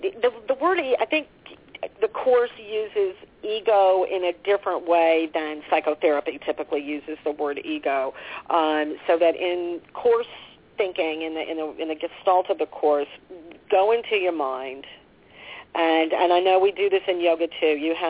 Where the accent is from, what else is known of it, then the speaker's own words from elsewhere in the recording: New York, United States; I had a lot of therapy for a lot of years, being a New Yorker, it's what we do.